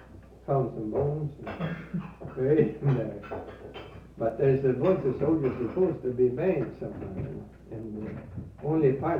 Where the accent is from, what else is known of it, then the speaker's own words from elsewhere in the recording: Frederick, United States; born there; Yeah, I was born near Frederick, about 35 miles from here. 1885.